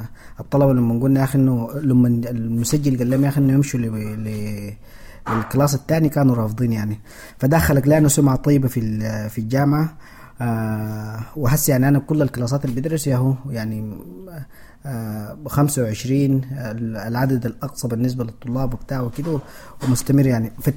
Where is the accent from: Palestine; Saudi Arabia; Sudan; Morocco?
Sudan; Darfur; moved away as an adult; now in United States; أنا جيت من السودان، ومن السودان جيت من دارفور لهنا لأمريكا. صحيح درست أنا لغة إنجليزية في السودان وعملت الماجستير هنا